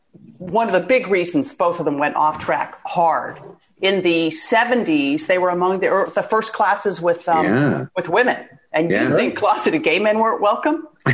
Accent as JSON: {"language": "English", "town": "Sewickley", "region": "Pennsylvania", "country": "United States", "said": "I'm not just from Pittsburgh. I'm from a tiny town outside of Pittsburgh."}